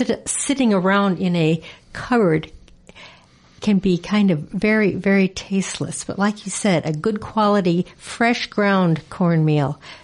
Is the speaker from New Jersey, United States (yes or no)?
no; Wisconsin, United States; now in Iowa, United States; Yeah, cornbread is something that I came to actually after I moved to Iowa. I grew up in Wisconsin